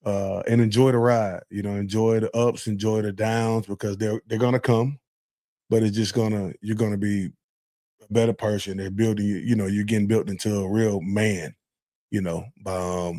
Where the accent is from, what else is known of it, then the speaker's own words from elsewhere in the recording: United States; Don't go against the culture because, you know, we're American. We're like, you know, our way is the best way.